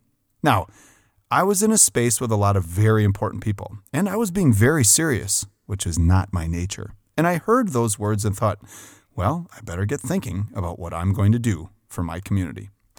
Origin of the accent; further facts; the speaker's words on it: Port Washington, United States; I was elected mayor of my hometown of Port Washington.